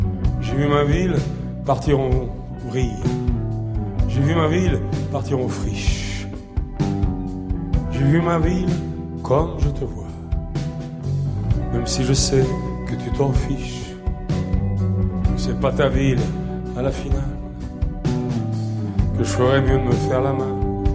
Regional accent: Saint-Étienne, Auvergne-Rhône-Alpes, France; moved away as an adult; also born or lived in Brazil; Il se trouve que moi, je suis de Saint-Étienne.

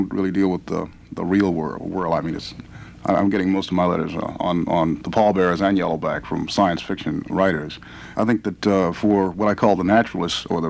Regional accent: Buffalo, New York, United States; I grew up in Buffalo, New York, which is 500 miles upstate, but it could be like on the backside of Mars.

